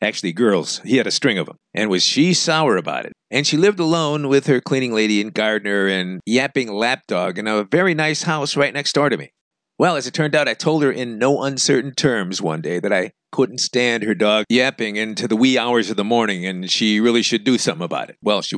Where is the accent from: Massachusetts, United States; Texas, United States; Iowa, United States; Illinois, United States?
Illinois, United States; Chicago; Remember, I'm from Chicago.